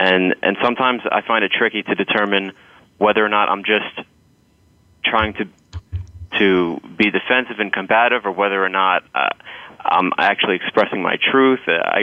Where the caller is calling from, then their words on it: Clifton, New Jersey, United States; I'm calling from Clifton, New Jersey.